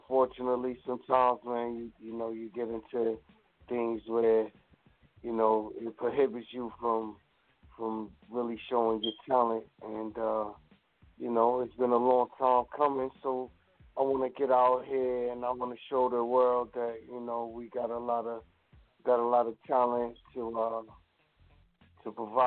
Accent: New York, United States; Well, you know, like I said, I'm from New York, so I'm booking shows out here.

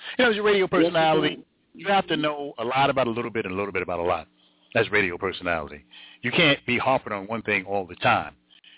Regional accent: Jersey City, New Jersey, United States; from my hometown, Jersey City, New Jersey, where I was born and raised, Jersey City, New Jersey. Shout out to my folks out there, my peeps in Jersey City.

